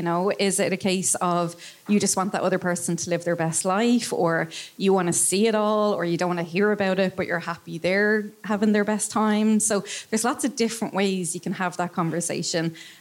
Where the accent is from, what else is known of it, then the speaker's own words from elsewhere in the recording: Ireland; But there's one caveat to swinging that we as Irish people especially have to consider, that we're all too small. We all know each other.